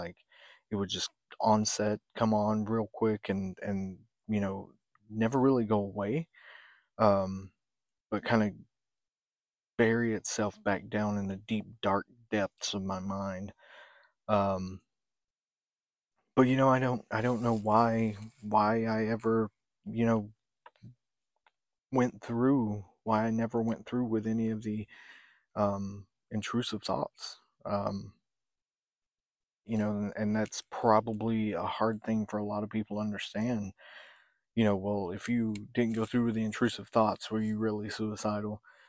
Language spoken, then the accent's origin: English; Tennessee, United States; I'm from Tennessee, so it's kind of crazy to see that it's well above average.